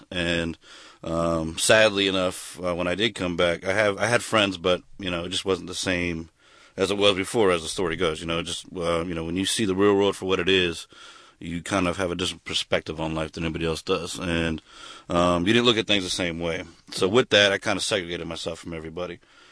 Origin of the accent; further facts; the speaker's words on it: Maryland, United States; I've moved pretty much all over the nation. Spent most of my time growing up in Maryland, D.C. area. But, I just had a lot of time moving around, get to know a lot of diverse areas